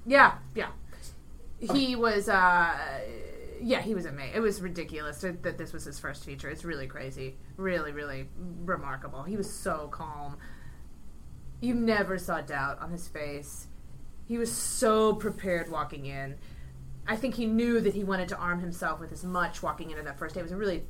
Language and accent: English; Ohio, United States; I have two younger brothers. My parents are wicked funny. I grew up in Ohio.